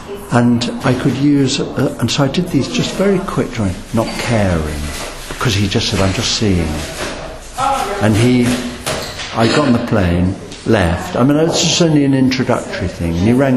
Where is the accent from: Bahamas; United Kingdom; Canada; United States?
United Kingdom; England; Morris is English and I'm English and we kind of got on.